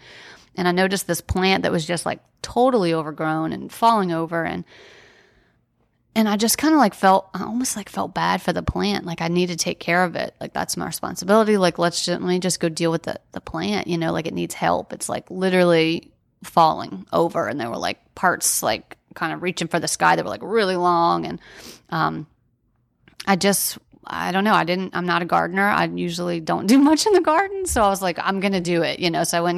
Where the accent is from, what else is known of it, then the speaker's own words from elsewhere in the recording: New Orleans, Louisiana, United States; And, you know, we're from New Orleans, so we kind of uprooted our lives, our careers, everything to be there